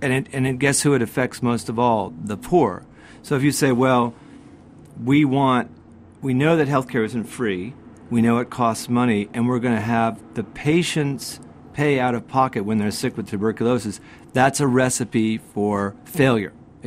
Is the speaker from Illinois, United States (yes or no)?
no; Florida, United States; having rarely been out of the United States after growing up in Florida